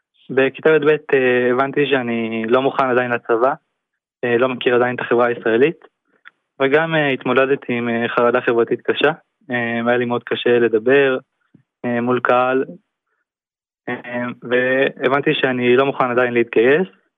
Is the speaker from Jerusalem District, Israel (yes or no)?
yes; Jerusalem, Jerusalem District, Israel; אני במקור מירושלים, גדלתי בחברה החרדית, ולמדתי במוסדות חרדיים, עד גיל 16, בגיל 16 יצאתי בשאלה, הבנתי שפחות מתאים לי הדת